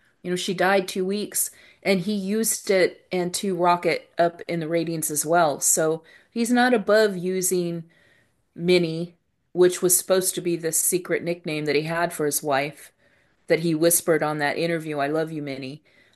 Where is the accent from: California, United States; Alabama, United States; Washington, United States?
California, United States; So I grew up in California and we did take family trips up north.